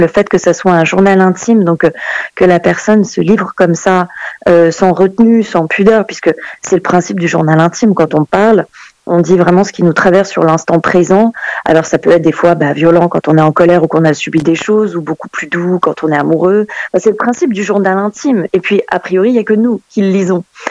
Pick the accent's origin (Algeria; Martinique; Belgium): Martinique; j'ai passé une partie de mon enfance aux Antilles, en Martinique.